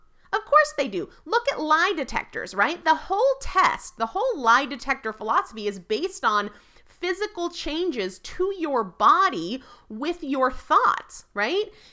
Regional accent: New England, United States; I'm from New England, I'm a Yankee, and I don't do gentle very well.

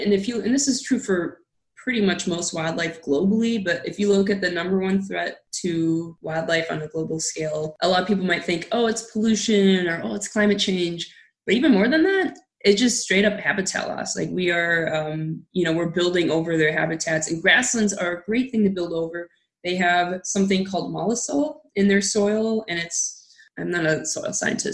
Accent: Minnesota, United States; And in my home state of Minnesota, it's less than 1%.

